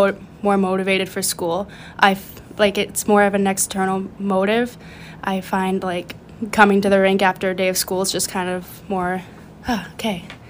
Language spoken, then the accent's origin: English; Uxbridge, Ontario, Canada; I'm from Uxbridge. It's like an hour from Toronto, basically.